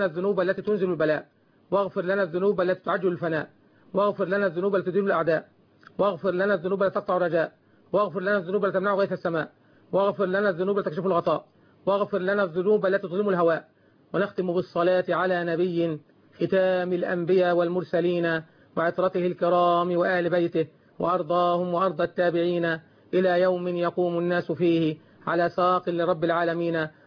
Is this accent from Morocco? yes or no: no; Egypt; اللهم اجعل بلدنا مصر بلد أمن وأمان وإسلام وإحسان